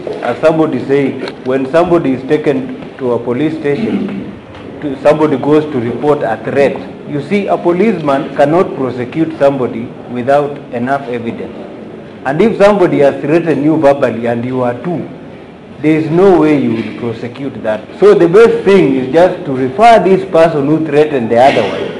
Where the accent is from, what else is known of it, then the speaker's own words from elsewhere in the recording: Nandi County, Kenya; English is a second language; I come from Nandi County, just at the border of Vihiga and Kisumu County.